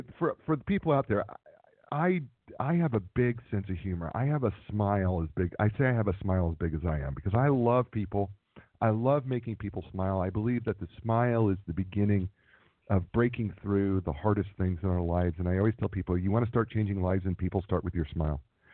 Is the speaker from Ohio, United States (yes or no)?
no; Nebraska, United States; also born or lived in New Jersey; I was born in New Jersey and was raised in Nebraska in a farming community of 119 people and became a farmhand at a very young age, probably around 9 years of age, and worked on farms until I went to college